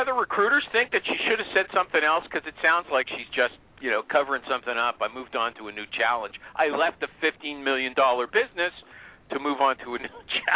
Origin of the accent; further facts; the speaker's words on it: Canada; I'm Canadian. We speak French here.